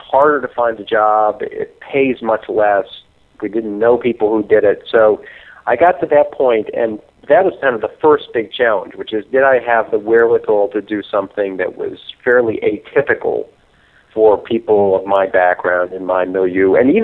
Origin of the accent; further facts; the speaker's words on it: Illinois, United States; accent: American; I grew up near Chicago in the suburbs, not far from where I am right now.